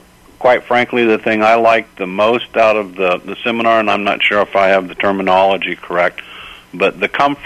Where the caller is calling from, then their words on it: Florida, United States; Good afternoon. I'm calling you from Southwest Florida.